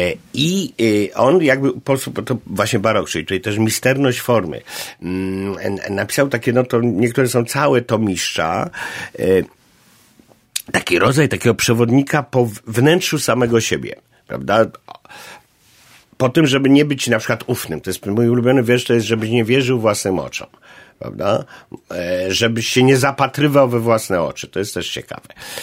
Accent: Silesian Voivodeship, Poland; accent: Cieszyn Silesian dialect; ja pochodzę z rejonu, gdzie właśnie mówi się gwarą ze Śląska Cieszyńskiego, i to w tej gwarze, gdzie się zachowały właśnie te formy staropolskie.

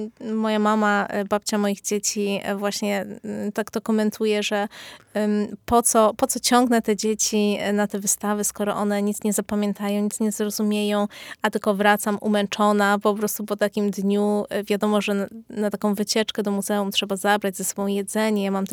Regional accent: Subcarpathian Voivodeship, Poland; now in Kraków, Poland; bo pochodzę po prostu z małej bieszczadzkiej wioski i dopiero zaczęłam chłonąć tą kulturę tutaj w Krakowie na studiach, więc późno.

